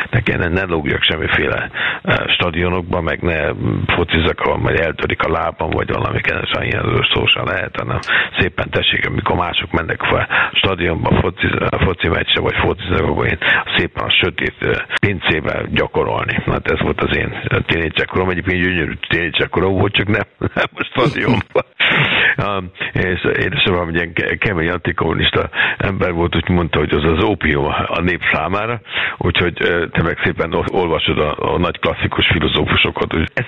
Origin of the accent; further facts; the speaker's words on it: Budapest, Hungary; tudod, én pesti srác vagyok